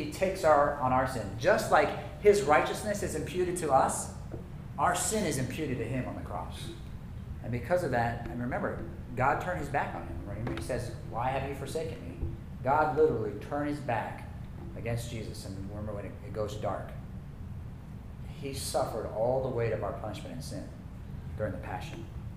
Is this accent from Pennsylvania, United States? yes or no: no; Hawaii, United States; I grew up in Hawaii, okay?